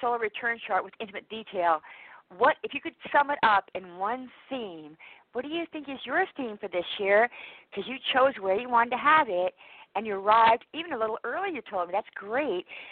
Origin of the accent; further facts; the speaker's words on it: Massachusetts, United States; And being born and raised in New England, in Massachusetts, you know, I used to love the winter when I was a kid.